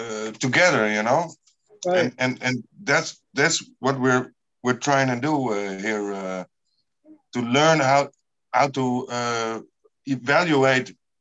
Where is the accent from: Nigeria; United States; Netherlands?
Netherlands; We have 2 days for Pentecost in Holland.